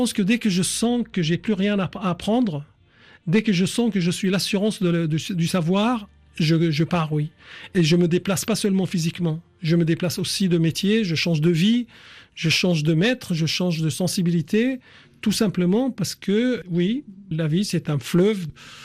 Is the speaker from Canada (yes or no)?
no; Aleppo, Aleppo Governorate, Syria; now in Paris, France; J'ai eu de la chance de vivre dans deux villes très belles qui sont Alep et Paris.